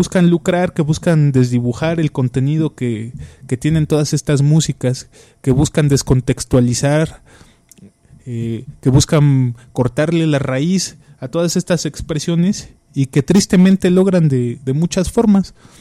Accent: Mexico; pero bueno, nosotros somos mexicanos y también apreciamos su bonito ritmo

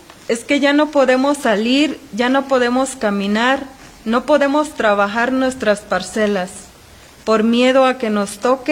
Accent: Magdalena de La Paz, Chiapas, Mexico; Soy originario de Centro Magdalena de La Paz y soy base de apoyo zapatista.

